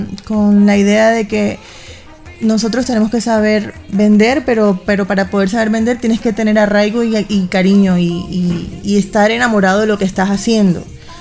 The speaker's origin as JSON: {"language": "Spanish", "town": "Barranquilla", "region": "Atlántico", "country": "Colombia", "lives_now": "Cauca, Colombia", "said": "yo soy de Barranquilla, pero vine aquí a estudiar. Enamoradísima del Cauca, no pretendo irme jamás."}